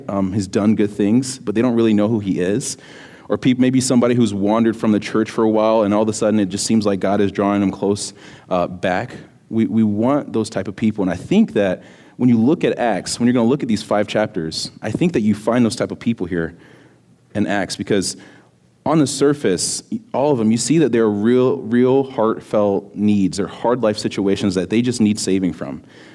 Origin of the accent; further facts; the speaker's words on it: Florida, United States; I don't know if you guys can tell, but I'm from Florida. … I'm the student pastor here at Trinity.